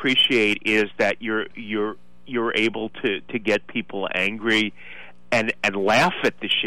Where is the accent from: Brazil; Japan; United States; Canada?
United States; Bayside, New York; also born or lived in Brooklyn; Born in Brooklyn, but I grew up in Bayside, Queens.